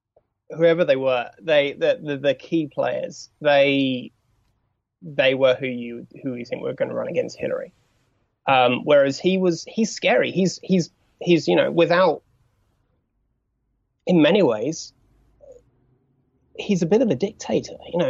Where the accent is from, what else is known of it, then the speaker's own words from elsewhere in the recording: England, United Kingdom; It's a bit like saying, "Oh, you know, because I'm English,"